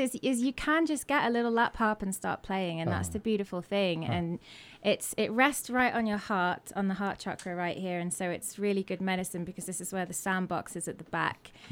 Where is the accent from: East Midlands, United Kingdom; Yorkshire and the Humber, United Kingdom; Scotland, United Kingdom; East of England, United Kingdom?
East Midlands, United Kingdom; accent: English; It is, yeah. I'm from Lincolnshire.